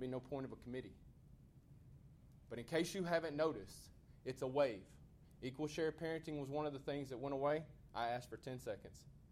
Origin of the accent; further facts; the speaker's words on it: Tyler, Texas, United States; And we're from Tyler, Texas